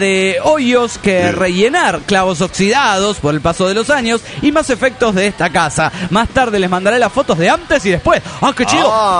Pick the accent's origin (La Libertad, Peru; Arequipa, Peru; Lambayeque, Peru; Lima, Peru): Lima, Peru; de Lima, Perú.